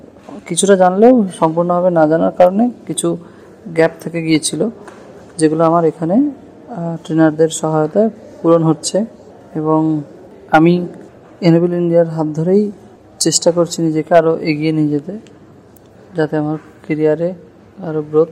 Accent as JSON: {"language": "Bangla", "town": "Kolkata", "region": "West Bengal", "country": "India", "said": "আমি কলকাতা ওয়েস্ট বেঙ্গল থেকে এসেছি।"}